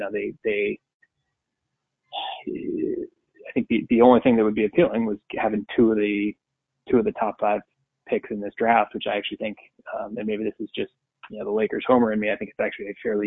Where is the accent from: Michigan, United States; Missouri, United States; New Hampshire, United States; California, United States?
California, United States; Los Angeles; I had Southern California, Los Angeles region.